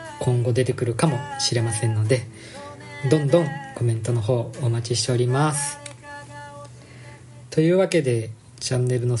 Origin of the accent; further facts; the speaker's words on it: Kansai, Japan; まあ、関西の出身なので